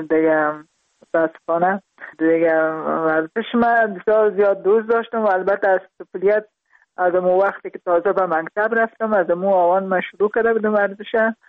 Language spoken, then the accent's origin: Persian; Parwan, Afghanistan; also born or lived in Kabul; البته در خود شهر کابل به دنیا آمدیم، من از پروان هستم.